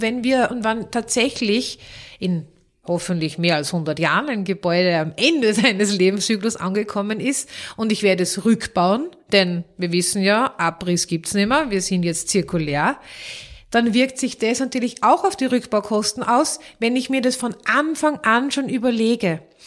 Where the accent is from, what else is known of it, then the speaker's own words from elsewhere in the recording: Vienna, Austria; Man hört sehr gut, jeder weiß es, ich stamme aus Wien.